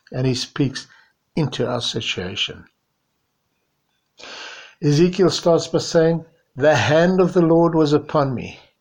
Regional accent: Pietermaritzburg, KwaZulu-Natal, South Africa; I come all the way from Maritzburg, from St. Mark's.

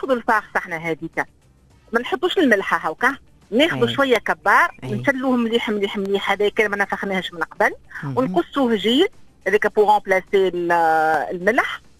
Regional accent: Tunisia; احنا نقولوا من تونس الكل.

